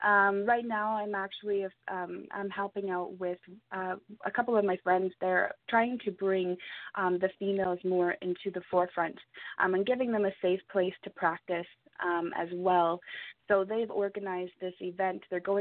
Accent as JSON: {"language": "English", "region": "Ontario", "country": "Canada", "moved": "yes", "said": "I'm originally from Ontario as well, but I moved out here. I stayed out here"}